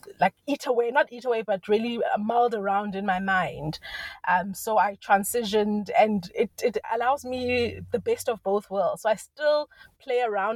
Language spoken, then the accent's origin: English; South Africa; So I am a South African media academic.